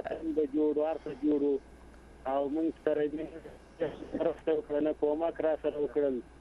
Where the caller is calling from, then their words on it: Baghlan, Afghanistan; له بغلان مې درته زنګ وهله ده